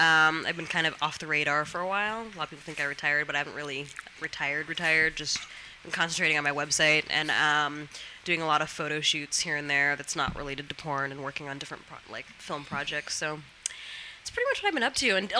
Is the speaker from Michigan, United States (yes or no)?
no; San Francisco, California, United States; Up north. San Francisco.